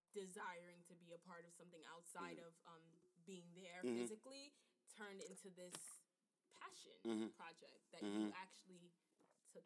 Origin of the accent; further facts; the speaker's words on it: Nigeria; now in United States; being Nigerian, you know, our parents come here with this idea of who they expect us to be.